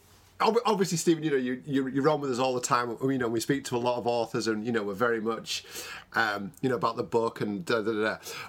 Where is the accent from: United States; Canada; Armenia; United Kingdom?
United Kingdom; England; and certainly us as English football fans, to places, you know, we'd never heard